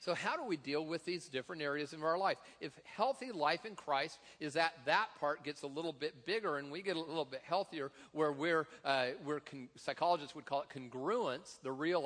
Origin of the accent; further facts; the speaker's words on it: Tacoma, Washington, United States; I remember it from growing up in Tacoma.